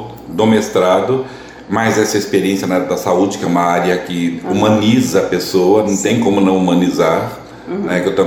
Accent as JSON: {"language": "Portuguese", "region": "São Paulo", "country": "Brazil", "said": "eu sou de São Paulo."}